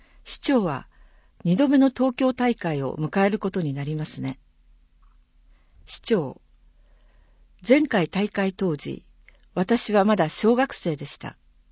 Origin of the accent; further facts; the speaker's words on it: Serbia; 私が日本の方にセルビア出身であることを伝えると